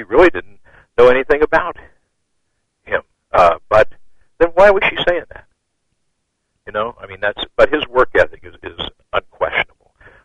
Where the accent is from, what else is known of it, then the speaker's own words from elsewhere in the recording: Cincinnati, Ohio, United States; my hometown paper, the Cincinnati Enquirer